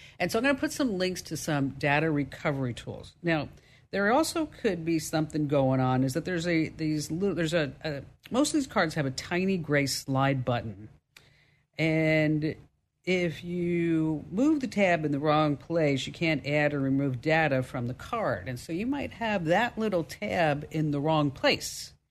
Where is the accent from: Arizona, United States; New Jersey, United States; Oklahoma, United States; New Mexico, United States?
New Jersey, United States; accent: New Jersey, New York; I'm from New Jersey. We say dwa.